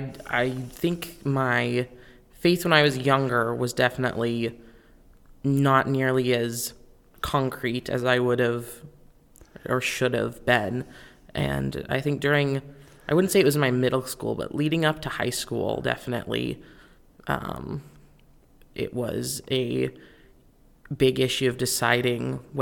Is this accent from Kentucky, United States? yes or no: yes; Kentucky, United States; born there; I was born in Kentucky, but we moved several times during my childhood.